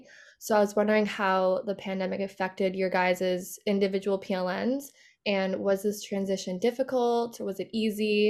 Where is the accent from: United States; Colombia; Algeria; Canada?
Canada; Vancouver, British Columbia; I'm from Vancouver.